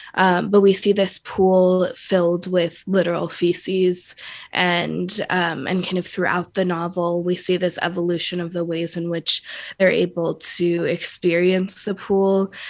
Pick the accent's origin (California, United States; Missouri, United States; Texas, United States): California, United States; Oakland; I was born and raised in Oakland. I still live here.